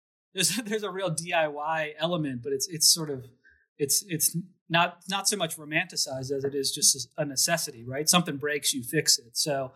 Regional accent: Emmitsburg, Maryland, United States; also born or lived in Pennsylvania; So I grew up in Maryland, in a town called Emmitsburg, which is right below the Mason-Dixon line.

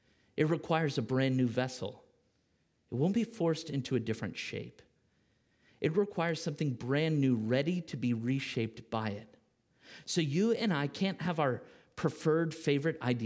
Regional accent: California, United States; I'm from California, so I'll tell you how it's made.

